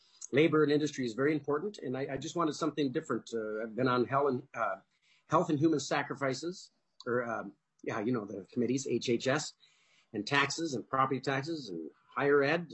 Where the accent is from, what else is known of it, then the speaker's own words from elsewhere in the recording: Delano, Minnesota, United States; I hail from Delano, Minnesota.